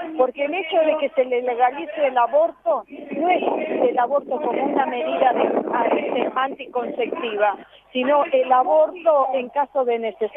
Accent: Mar del Plata, Buenos Aires Province, Argentina; Somos de Mar del Plata.

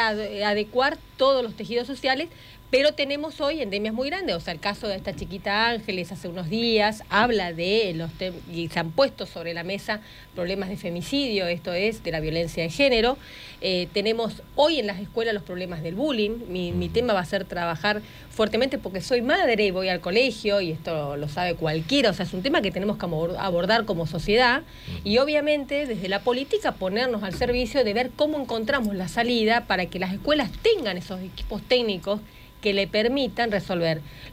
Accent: Misiones, Argentina; nosotros nos debíamos como argentinos un debate en la justicia, creo que como misioneros también.

